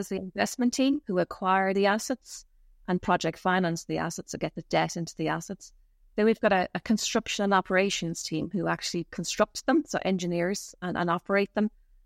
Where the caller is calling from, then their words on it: Dublin, Leinster, Ireland; I am joining you from the Sandford Industrial Estate in Dublin, Ireland.